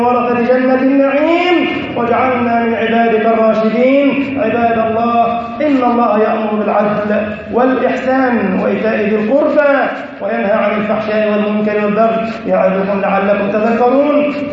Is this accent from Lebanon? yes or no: no; Egypt; اللهم احفظ بلدنا مصر يا رب العالمين وسائر بلاد المسلمين